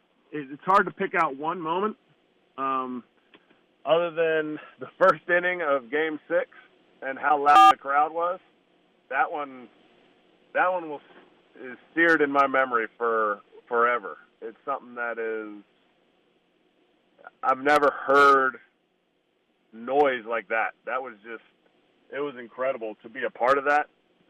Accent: Philadelphia, Pennsylvania, United States; growing up in the Philadelphia area it's the same way. It's like, you know, you are very proud of where you were raised.

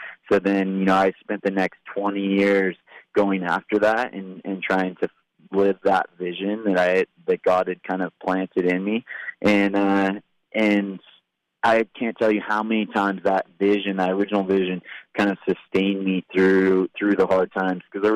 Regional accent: Big Bear Lake, California, United States; I was going down to a basketball game and was looking out over the lake in my hometown, Big Bear Lake

